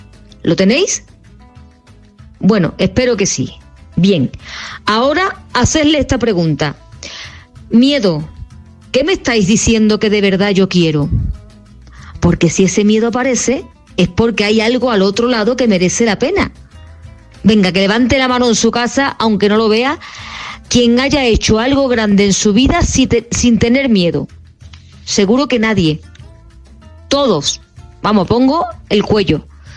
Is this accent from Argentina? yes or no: no; Seville, Andalusia, Spain; como buena sevillana y voz del pueblo que soy